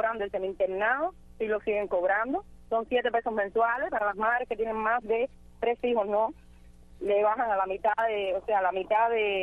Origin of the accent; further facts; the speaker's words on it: Cuba; somos artistas, pero como tú dices, somos padres, somos activistas, somos ciudadanos cubanos.